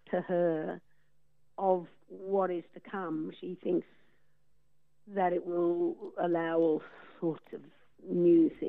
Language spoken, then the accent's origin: English; Tamworth, New South Wales, Australia; I grew up in Tamworth. I went to school there and came down to Sydney to university